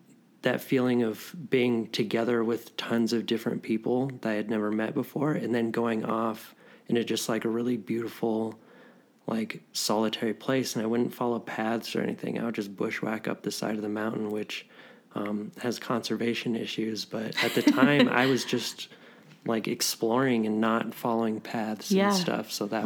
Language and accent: English; Denver, Colorado, United States; I grew up in the Denver area, and in later high school, I was hiking in Boulder a lot.